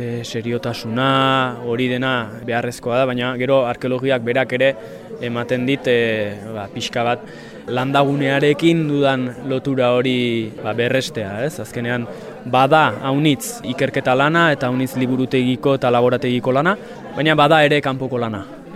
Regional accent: Tolosa, Basque Country, Spain; born there; now in Baztan, Spain; jaiotzez Tolosarra naiz, eta ja bada 10kada bat edo pixkat gehiago, baztanen 60tan bizi naizela, beraz, ba, nafartua.

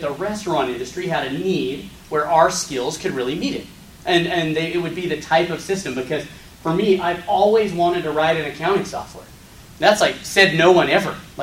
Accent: California, United States; I'm from Northern California. I'm from a smaller farming town outside of Sacramento.

